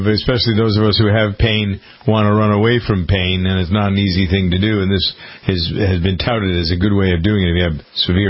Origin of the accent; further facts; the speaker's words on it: Framingham, Massachusetts, United States; a contaminated steroid that was put together in my hometown of Framingham, Massachusetts.